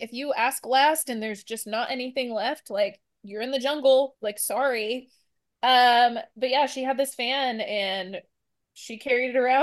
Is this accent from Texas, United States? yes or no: no; Oklahoma, United States; I am from Oklahoma. And we have summers where it's 90 degrees, 100 degrees, and like 90% humidity.